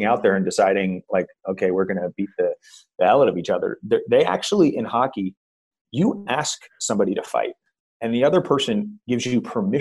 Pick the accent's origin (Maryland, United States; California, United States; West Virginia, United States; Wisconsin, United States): California, United States; Los Angeles; I think something that's always surprising for people knowing that I grew up in Los Angeles is that I'm actually a diehard hockey fan.